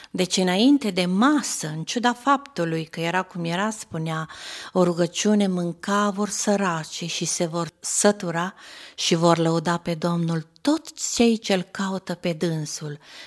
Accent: Transylvania, Romania; born there; Deci m-am născut în Ardeal.

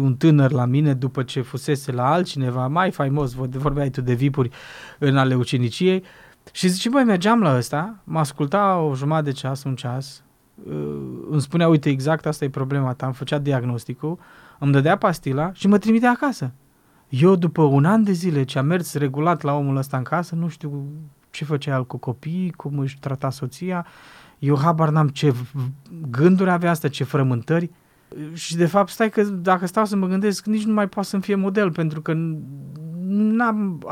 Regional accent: Banat, Romania; Zicem noi, dacă noi suntem bănățeni, avea accent de oltean sau de regățean.

